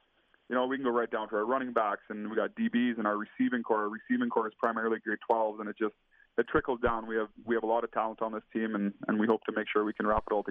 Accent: Moose Jaw, Saskatchewan, Canada; I grew up here in Moose Jaw. I played here.

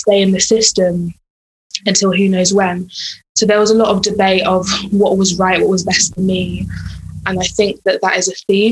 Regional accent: South East England, United Kingdom; where I grew up in East Sussex, there weren't many black families

